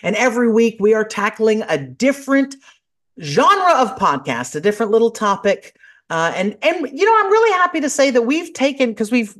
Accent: Lake Charles, Louisiana, United States; Mike and I have known each other for years. We're both from Lake Charles, Louisiana, and we worked in radio together.

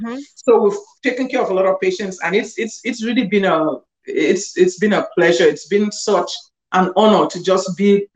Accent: Cameroon; born there; from my country, from where I was born in Cameroon.

